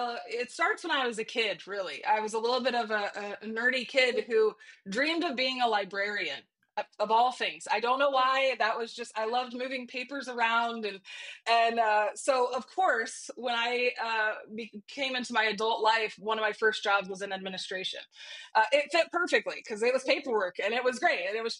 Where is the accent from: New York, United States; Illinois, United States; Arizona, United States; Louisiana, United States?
Illinois, United States; moved away as an adult; now in Tennessee, United States; I live right now north of Nashville. I'm originally from Illinois. We moved here about 10 years ago. It's a lot warmer.